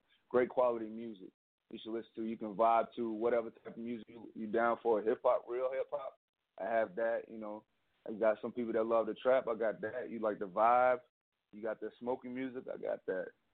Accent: Dillon, South Carolina, United States; shout out to my hometown, man. I'll never forget where I come from. None of that stuff, man. Shout out Dillon, South Carolina. That's where I'm from.

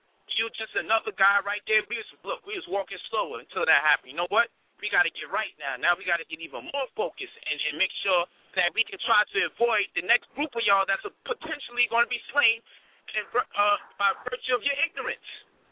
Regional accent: Brownsville, United States; and still be in the hood and tell you I'm from Brownsville.

